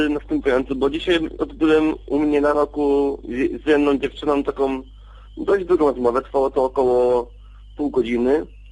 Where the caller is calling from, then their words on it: Wrocław, Lower Silesian Voivodeship, Poland; z Wrocławia.